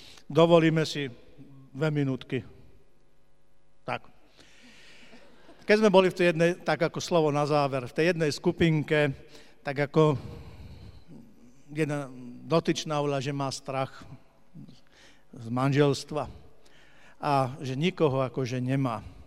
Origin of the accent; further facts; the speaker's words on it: Moravia, Czechia; ja som z Moravy